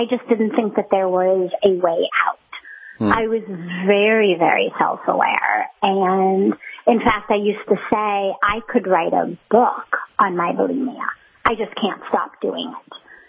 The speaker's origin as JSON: {"language": "English", "town": "Los Angeles", "region": "California", "country": "United States", "tie": "born or raised there", "said": "I was raised in Los Angeles in Hollywood"}